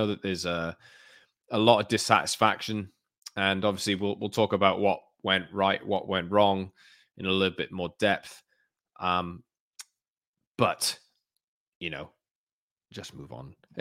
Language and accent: English; Newport, Wales, United Kingdom; born there; because I was born in Newport